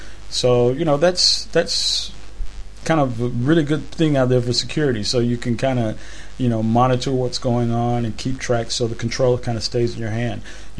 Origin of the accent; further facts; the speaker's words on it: United States; Now she's in America, back in my home country.